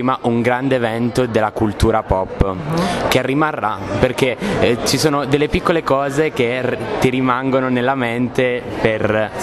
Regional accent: Abruzzo, Italy; Io da ragazzino, anche perché io sono abruzzese

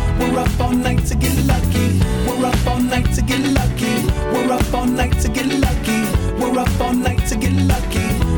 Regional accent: Verona, Veneto, Italy; Io sono di Verona e nella mia città c'è un medico che prende appuntamento

